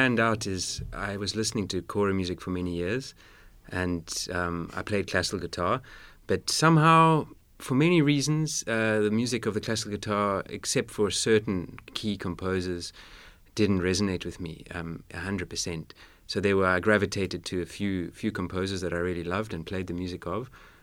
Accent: South Africa; growing up in South Africa, living in South Africa

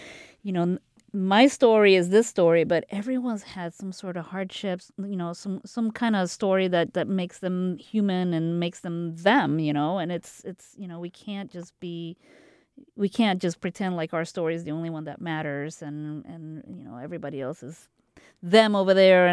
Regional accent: Costa Rica; English is a second language; moved away; Because my kids knew that I grew up in Costa Rica. They knew the basics. They didn't know why we left and why we're here

